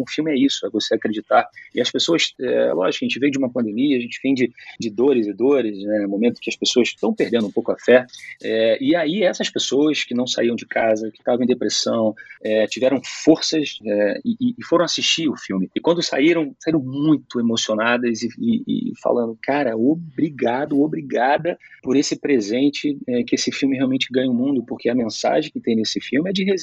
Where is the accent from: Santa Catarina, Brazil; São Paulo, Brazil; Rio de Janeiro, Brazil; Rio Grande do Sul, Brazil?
Rio de Janeiro, Brazil; Sou do Rio.